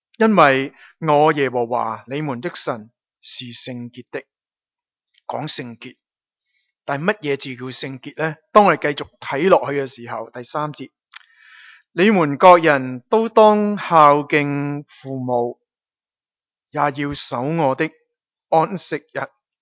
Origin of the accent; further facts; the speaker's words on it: China; 我哋中国人都算系一个好讲求孝道嘅一个嘅民族，所以我哋都讲好多孝道噶。